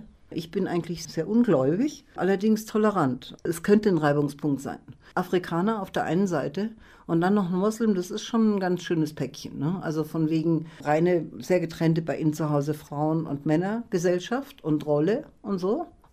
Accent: Germany; Und ich bin Deutsche und wir sind seit 16 Jahren zusammen.

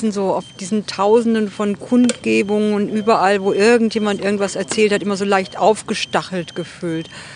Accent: Gartow, Lower Saxony, Germany; Ich komme hier aus dem Wendland, ja. Ich komme aus Gatow.

